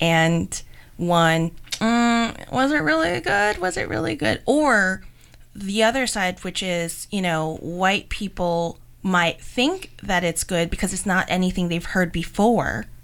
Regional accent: Philippines; not only that I'm a woman of color, but I'm Filipino. And I write about things, whether or not they're exactly, Filipino, like directly, I think the style of how I write is Filipino.

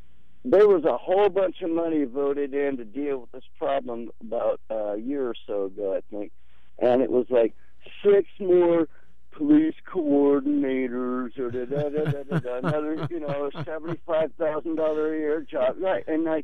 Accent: Reston, Virginia, United States; I came from Reston, Virginia, just outside of Washington, D.C.

